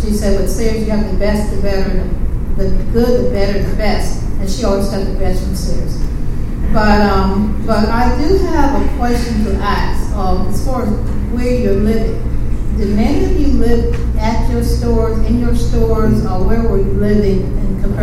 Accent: Charleston, South Carolina, United States; I'm originally from Charleston

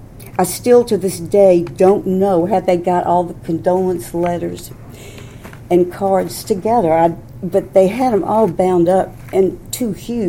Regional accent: Augusta, Georgia, United States; I'm originally from Augusta, but my daddy was from Charleston, and the majority of my family lives in Charleston. … … all family.

